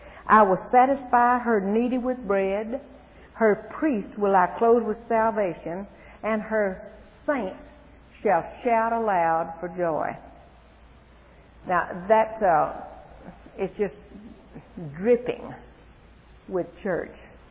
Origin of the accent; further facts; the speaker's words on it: Arkansas, United States; born there; I was born in Arkansas. How about y'all?